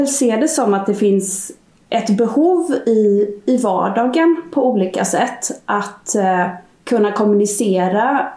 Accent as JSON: {"language": "Swedish", "region": "Småland", "country": "Sweden", "lives_now": "Stockholm, Sweden", "said": "Jag är en smålänning, boende i Stockholm"}